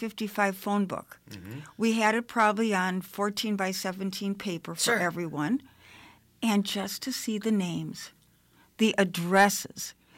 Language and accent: English; Racine, Wisconsin, United States; my growing up in Racine and being in the Journal Times